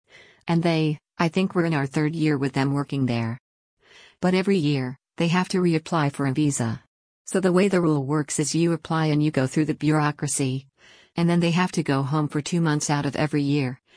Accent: Texas, United States; I mean, after all, I grew up in Texas, where we were Mexico.

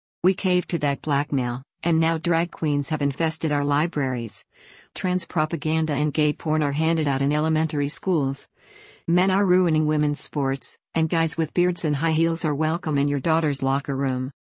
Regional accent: United States; I'm an American

